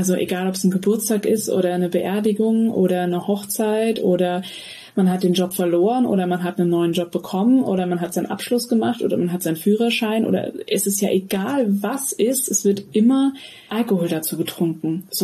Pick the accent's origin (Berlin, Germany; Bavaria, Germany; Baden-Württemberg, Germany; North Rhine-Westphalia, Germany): Bavaria, Germany; ich komme aus Bayern